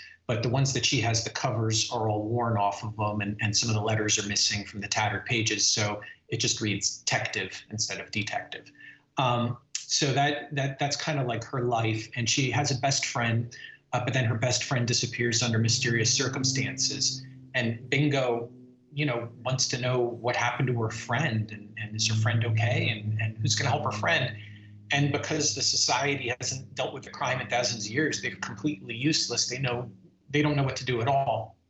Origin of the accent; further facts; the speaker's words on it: Miami, Florida, United States; And, you know, when I was growing up in Miami, I lived through Hurricane Andrew.